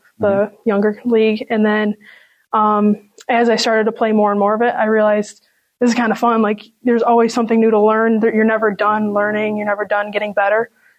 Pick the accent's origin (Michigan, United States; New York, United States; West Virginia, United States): New York, United States; Hilton; Yeah, so I'm from Hilton. It feels like a small community